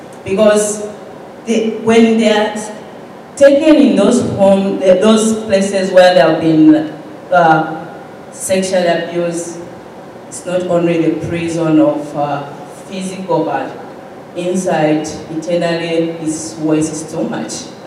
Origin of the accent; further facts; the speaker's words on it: Zambia; growing up in Zambia, I can't imagine, like, if I it was me.